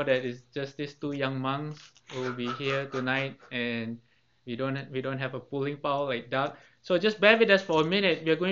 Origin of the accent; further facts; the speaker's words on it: Kuala Lumpur, Malaysia; from KL, Malaysia. Okay, that's my hometown.